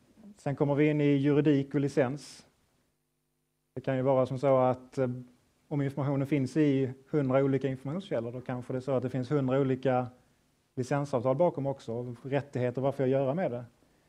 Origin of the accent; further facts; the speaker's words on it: Skåne, Sweden; accent: Scanian; Jag har viss brytning på skånska, så vill ni ta det på engelska så kan jag göra det också.